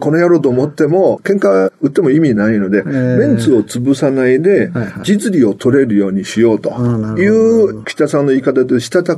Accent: China; Japanese is a second language; 僕ら中国人昔からなんですよ。

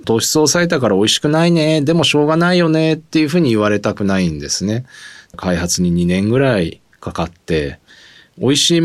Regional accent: Tokyo, Japan; そうです、備え羊羹っていう江戸っ子なのでシャレが好きなんですよ。

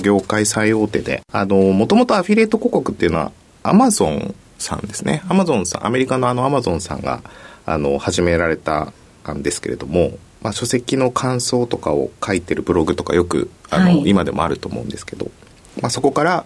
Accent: Fukuoka, Japan; 福岡県の福岡市になります。

